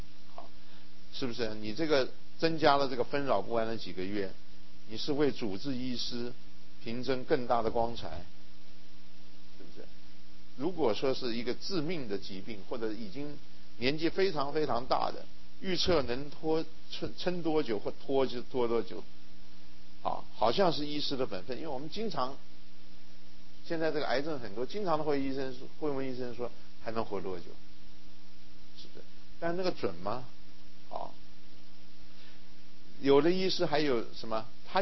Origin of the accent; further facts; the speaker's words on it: China; 因为尤其我们中国人还不敢谈，也不敢跟病患者谈这件事情